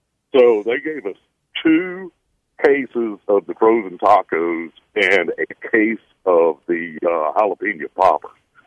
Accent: Groves, Texas, United States; I'm from Groves.

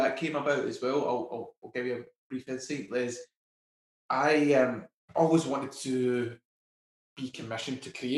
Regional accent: Scotland, United Kingdom; accent: Scottish; I'm probably murdering it because my Scottish accent.

